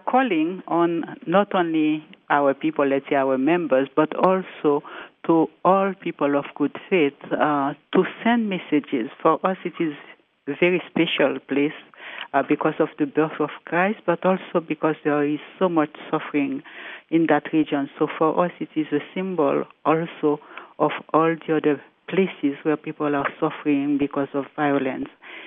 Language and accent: English; Haiti; I am myself from Haiti, a country in trouble.